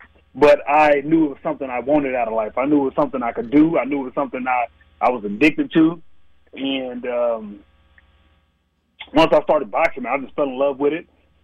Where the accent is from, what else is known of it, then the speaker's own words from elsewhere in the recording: Dallas, Texas, United States; also born or lived in Plano; I grew up in Dallas area, Pleasant Grove, and then you know, in Pleasant Grove, getting in trouble. You know, that was a little rough area in Dallas. Then moved to Plano, where it changed my life.